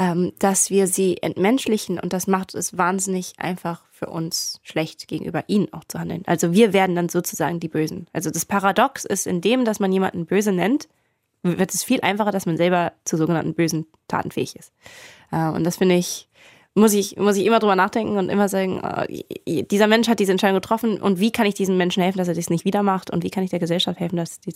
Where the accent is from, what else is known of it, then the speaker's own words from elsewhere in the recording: Germany; aber da reden wir als Deutsche vor allem sehr, sehr, sehr viel drüber.